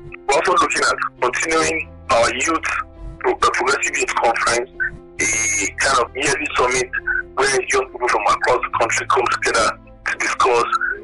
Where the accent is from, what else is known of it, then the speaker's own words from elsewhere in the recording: Lagos, Nigeria; I am from Lagos State.